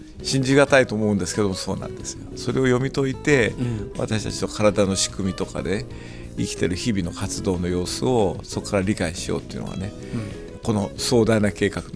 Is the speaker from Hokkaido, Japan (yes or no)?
no; Aichi, Japan; also born or lived in Nagoya; 名古屋で生まれて、それで愛知県の知多半島の方に戦中ですから疎開をしていて、